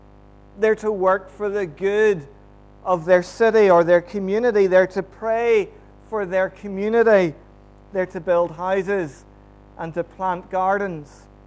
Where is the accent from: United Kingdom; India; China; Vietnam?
United Kingdom; Antrim, Northern Ireland; I didn't grow up in the countryside. I grew up in the town. I grew up in Antrim. More than that, the places I lived in Antrim were housing estates. Both of them actually were fairly newly built whenever I moved into them.